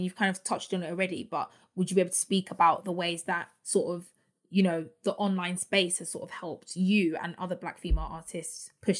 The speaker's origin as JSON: {"language": "English", "country": "United Kingdom", "said": "even that recognition for Black British women here, let alone, you know, in the States, we kind of take it really personally and everyone really gets behind you and is rooting for you."}